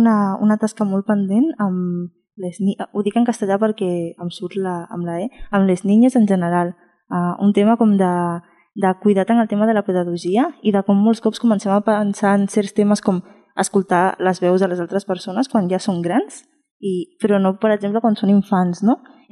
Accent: Dominican Republic; now in Spain; jo sóc de República Dominicana

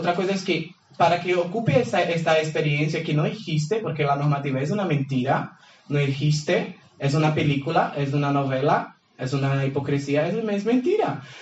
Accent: Brazil; Spanish is a second language; yo vengo de Brasil, no sé, creo que algunos no me conozcan, vengo de Brasil

